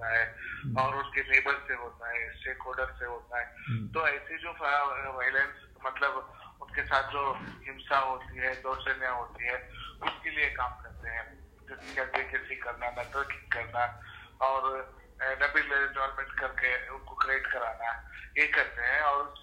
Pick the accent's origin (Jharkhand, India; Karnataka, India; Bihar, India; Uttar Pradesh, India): Karnataka, India; Mysore; मैं मैसूर से हूँ